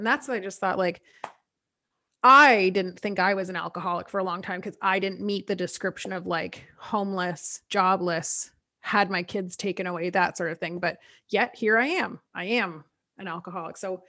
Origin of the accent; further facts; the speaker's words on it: Belleville, Ontario, Canada; also born or lived in Toronto; now in Ottawa, Canada; I grew up in Belleville.